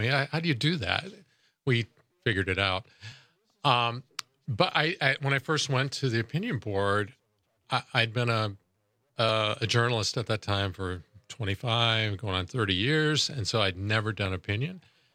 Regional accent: Indiana, United States; and I'm coming from Indiana, which is kind of insular, a little bit homogenous.

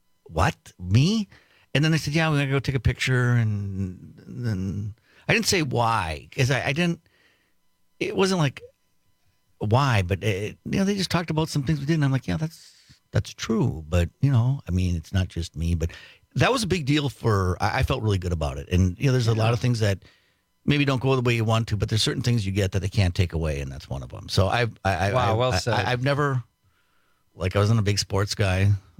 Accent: Two Rivers, Wisconsin, United States; I grew up in Two Rivers, went to school at Roncalli, lived out west for a little while, lived in the Chicago area for a little while. But this is my home, and I raised my kids here, and I love it.

